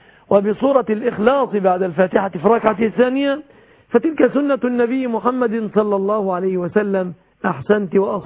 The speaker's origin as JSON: {"language": "Arabic", "country": "Egypt", "said": "بلادنا مصر"}